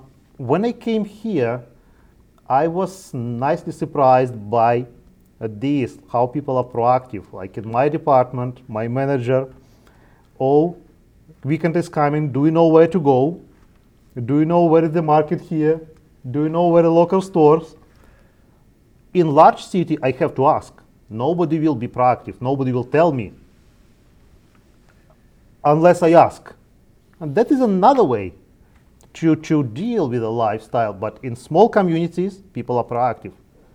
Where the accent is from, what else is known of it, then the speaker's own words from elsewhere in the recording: Belarus; English is a second language; now in Canada; it reminds me my home country in a way that people are more more kind of close to the same behavior like I used to have back in Belarus. And I think it is more not cross-cultural, but more with, it comes towards the community and the size of the community. I grew up in a village, in a small town